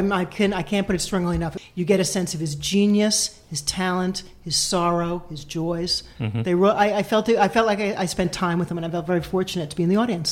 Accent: United States; You saw his unhappiness, which I, as an American, we had no sense.

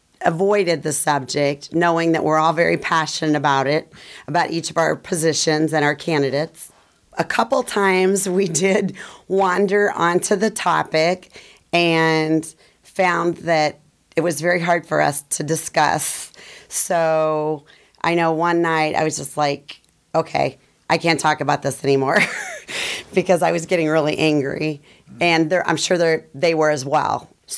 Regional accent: Indiana, United States; When I met anyone, I said I was from Indiana, I always said, I'm sorry about Mike Pence.

